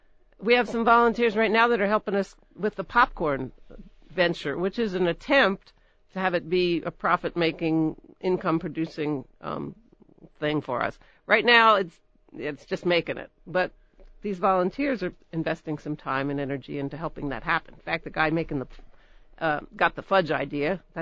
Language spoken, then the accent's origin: English; Pennsylvania, United States; Originally from Pennsylvania.